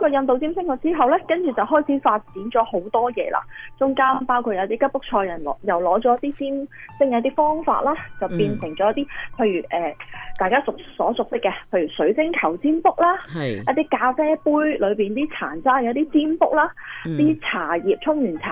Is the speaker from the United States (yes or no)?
no; China; 以前我哋中国人古代咧，大家都可能有印象